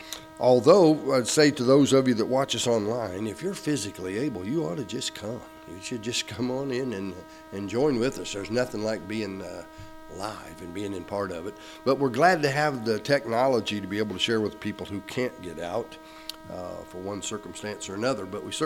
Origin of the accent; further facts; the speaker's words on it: Illinois, United States; also born or lived in Arkansas; We were raised in Illinois, but we were in Arkansas, and then I became a pastor and was still in Arkansas